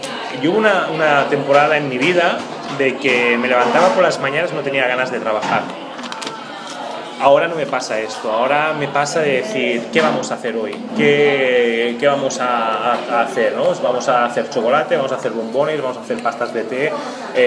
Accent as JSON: {"language": "Spanish", "town": "Lleida", "region": "Catalonia", "country": "Spain", "said": "A mí me tira mucho mi tierra, que es Lérida."}